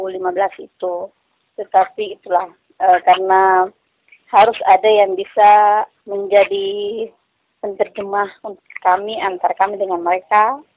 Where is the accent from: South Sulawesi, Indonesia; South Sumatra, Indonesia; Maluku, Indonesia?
Maluku, Indonesia; ya paling kita orang Seram itu kan sagu, singkong, apa saja.